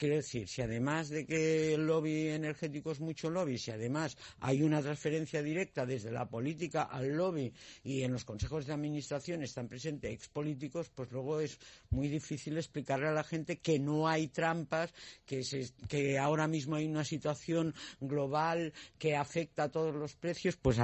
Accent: Community of Madrid, Spain; also born or lived in Catalonia; yo soy muy de Madrid, pero con una visión muy periférica, ¿eh? Quiero decir que yo soy catalana de nacimiento

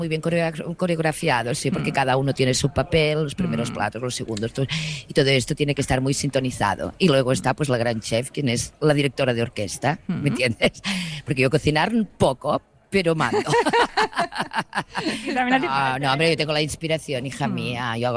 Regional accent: Catalonia, Spain; Soy catalana, conozco a la cubana desde hace muchos años, de ahí de Sitges.

